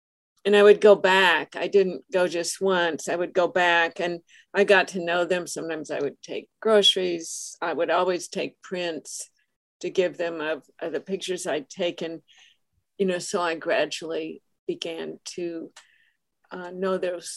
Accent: Kansas City, United States; I grew up in Kansas City in a middle-class neighborhood

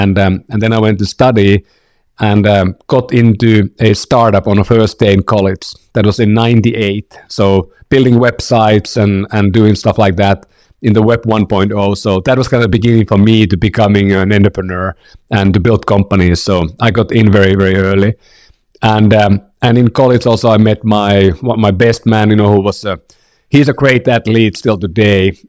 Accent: Finland; now in San Francisco, United States; I'm from Finland. Been living in the Bay Area in San Francisco for about 15, 16 years now.

